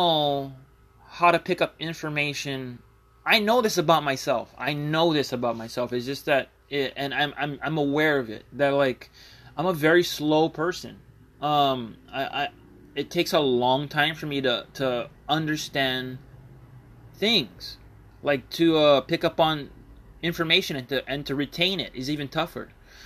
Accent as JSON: {"language": "English", "country": "United States", "said": "I'm not an immigrant of any sense of the word. I am from America"}